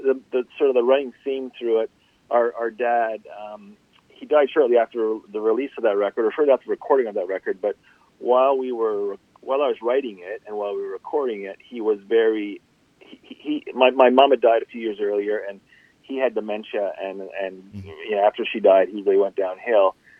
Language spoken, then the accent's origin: English; Montreal, Quebec, Canada; And we grew up in Montreal, which in the coming of age in the 70s, which was a great time for music and a great time for music in Montreal.